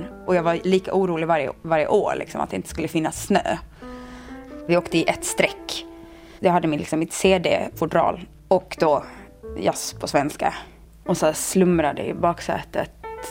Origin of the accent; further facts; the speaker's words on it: Skåne, Sweden; Jag är uppvuxen i Skåne.